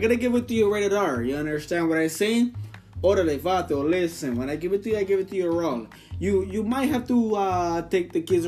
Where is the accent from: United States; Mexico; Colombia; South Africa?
Mexico; I'm from Mexico. My family back in Mexico are all over the place.